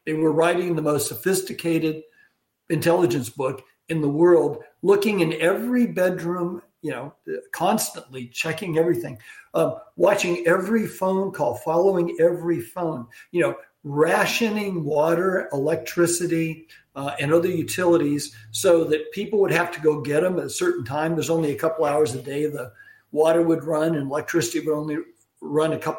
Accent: Santa Clara, California, United States; You know, I grew up in Santa Clara. I went to Stanford. I went to UC.

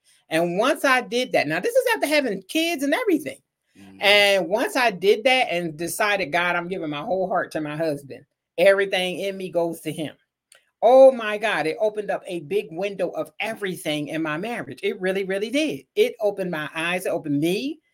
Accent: Philadelphia, Pennsylvania, United States; You know, like I told you, I grew up in Philly, you know, so between Philly and Jersey, you know what I mean? I was, you know, a Philly girl.

